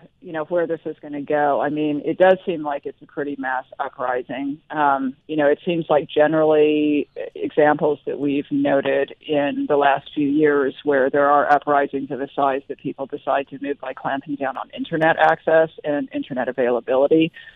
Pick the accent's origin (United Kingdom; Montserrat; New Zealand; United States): United Kingdom; I'm also British, and one of the reasons that we really are struggling to go back to the UK